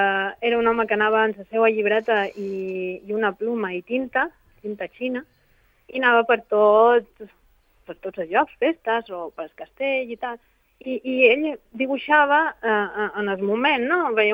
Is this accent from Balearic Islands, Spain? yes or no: yes; Sant Ferran, Balearic Islands, Spain; soc de Sant Ferran, exposaré per primera vegada a un lloc que és molt especial per jo, perquè allí he set la meva infància, en la Salou Parroquial de Sant Ferran